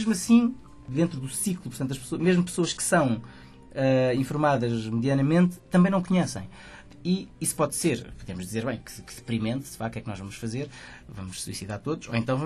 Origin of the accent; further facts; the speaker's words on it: Portugal; é realmente uma questão, se calhar, de todos nós, enquanto portugueses, termos um bocadinho mais de orgulho